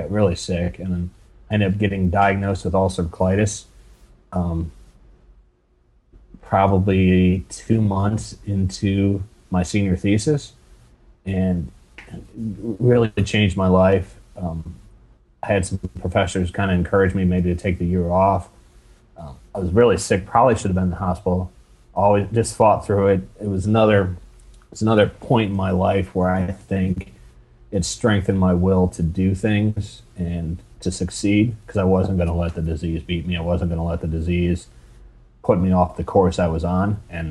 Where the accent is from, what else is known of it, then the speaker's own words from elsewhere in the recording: Ohio, United States; Sure. I grew up in Ohio.